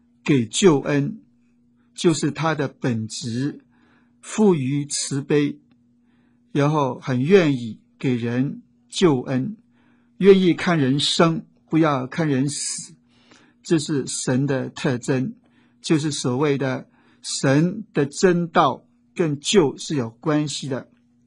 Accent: China; 我们中国人在易经里面提到天有好生之德

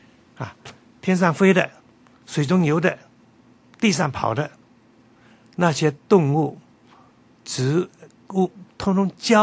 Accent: China; 我们中国人所讲究的那个阴阳哲学就是善恶的区分

